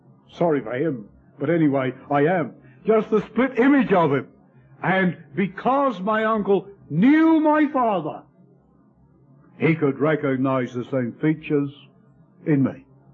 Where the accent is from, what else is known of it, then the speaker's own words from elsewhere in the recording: Ipswich, East of England, United Kingdom; One of the times I went down home to my hometown of Ipswich, I was going along the street